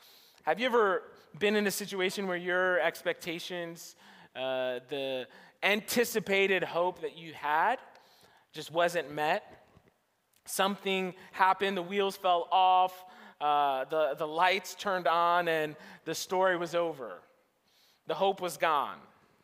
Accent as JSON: {"language": "English", "region": "New Jersey", "country": "United States", "said": "If you didn't know, I'm from Jersey, so I'm rooting for New York teams."}